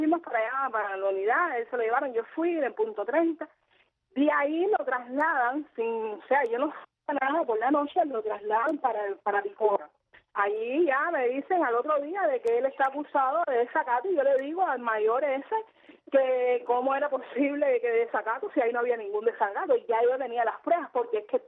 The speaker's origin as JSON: {"language": "Spanish", "region": "Havana", "country": "Cuba", "said": "nosotros somos de La Habana Vieja"}